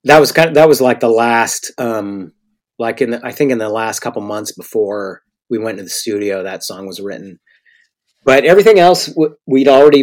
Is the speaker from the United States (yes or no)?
yes; Eureka, United States; Well, I think a lot of that just comes from growing up in Eureka, you know.